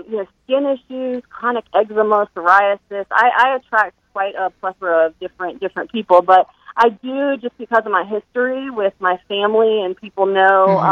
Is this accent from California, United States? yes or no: no; Roanoke, Virginia, United States; I grew up in the South in Roanoke, Virginia, and I tell everybody I grew up on, you know, fried chicken and, you know, very unhealthy diet.